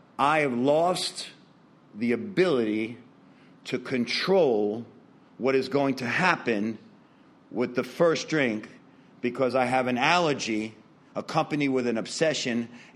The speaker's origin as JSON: {"language": "English", "region": "New York", "country": "United States", "said": "I'm Italian. I'm from New York."}